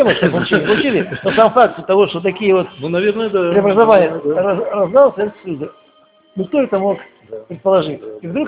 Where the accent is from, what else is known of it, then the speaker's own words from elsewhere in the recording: Belarus; и в Беларуси, я родом из Беларуси.